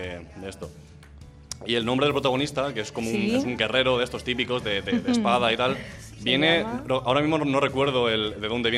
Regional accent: Algueña, Valencian Community, Spain; hizo una charla en Algueña, en mi pueblo

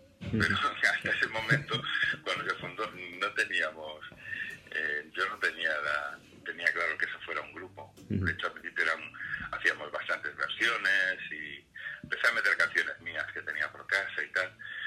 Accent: Galicia, Spain; los gallegos de verdad, somos gallegos

